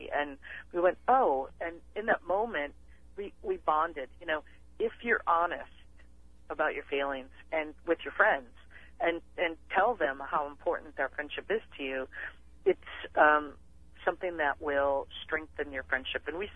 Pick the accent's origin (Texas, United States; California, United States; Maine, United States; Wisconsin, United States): Wisconsin, United States; Well, we're both from Wisconsin, and we met in college.